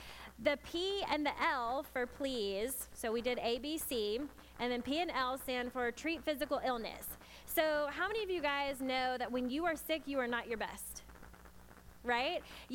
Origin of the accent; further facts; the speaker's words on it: Hawaii, United States; So like I am from Hawaii, and so coming back, I don't really play it that much.